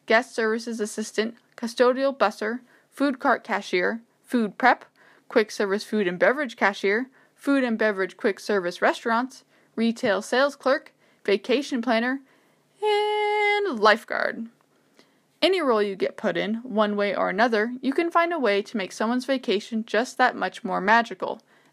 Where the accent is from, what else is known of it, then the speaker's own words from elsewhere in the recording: Washington, United States; one of those is that I'm from Washington State.